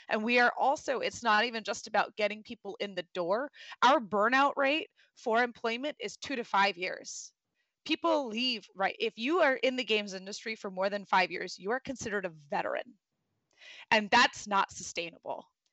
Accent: California, United States; as somebody growing up in Orange, as a Muslim female growing up in Orange County, I was quite bullied a lot.

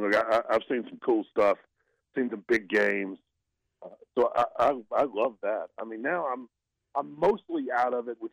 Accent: the South, United States; spoke to me as a father and spoke to me as a Southerner and as an American.

